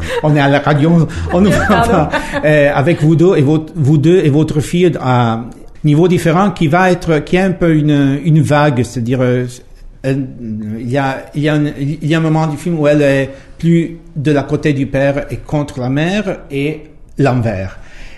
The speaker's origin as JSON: {"language": "French", "country": "Italy", "said": "comme on est en Italie, on est italien"}